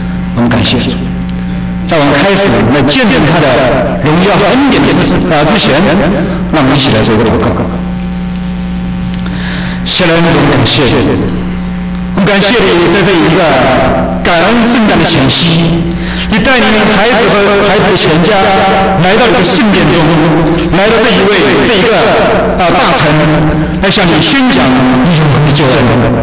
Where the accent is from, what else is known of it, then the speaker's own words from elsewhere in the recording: Hubei, China; 我是跟着姐姐在这个湖北的农村长大的，条件非常不好。